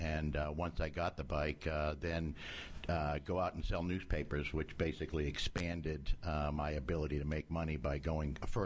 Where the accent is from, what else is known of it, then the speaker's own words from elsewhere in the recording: Canton, Massachusetts, United States; I'm originally from Canton, Massachusetts.